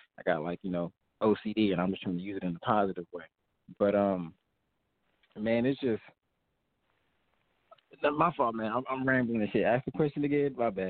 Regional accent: Sacramento, California, United States; I'm from Sacramento. I done did a little bit of everything, good and bad.

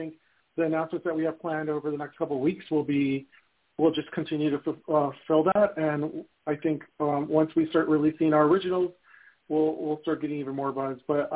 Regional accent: Los Angeles, California, United States; I grew up in South Central LA. I worked my way from the bottom with an internship opportunity that was given to underprivileged kids in LA to work at Sony Pictures.

